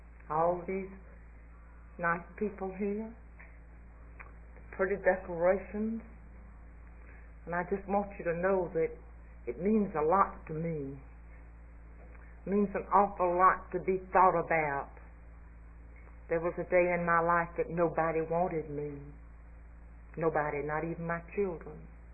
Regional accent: Montgomery, Alabama, United States; I grew up in Montgomery and I was a mighty immature little old girl.

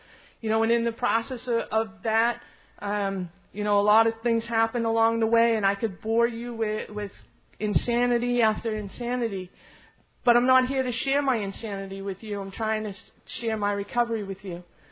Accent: Framingham, Massachusetts, United States; born there; I was born in Framingham State Prison. My mother was an inmate, and I spent the first nine months of my life in prison.

